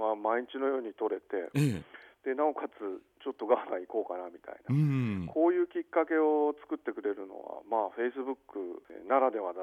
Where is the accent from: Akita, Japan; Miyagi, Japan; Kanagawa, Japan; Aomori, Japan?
Kanagawa, Japan; Chigasaki; 例えば今住んでいる神奈川県の茅ヶ崎市、これは私が生まれ育った湘南という場所なんですけれども